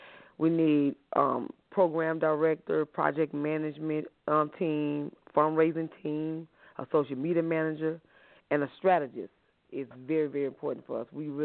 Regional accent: Baton Rouge, Louisiana, United States; moved away as an adult; now in Atlanta, United States; I'm 42 years old. I'm from Baton Rouge, Louisiana. My husband and I, and with family, relocated to Atlanta, Georgia. I think it's been about 11 years now.

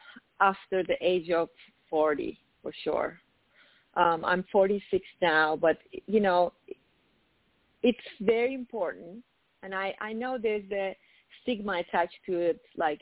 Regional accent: Turkey; moved away; partly about growing up in Turkey, coming here

